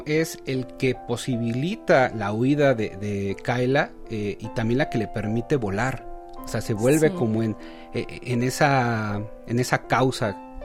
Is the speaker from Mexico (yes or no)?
yes; Mexico; problematiza los temas que estamos viviendo como sociedad mexicana